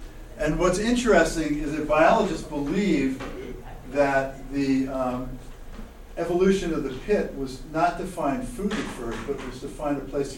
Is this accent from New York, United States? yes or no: yes; Long Island, New York, United States; I grew up on Long Island.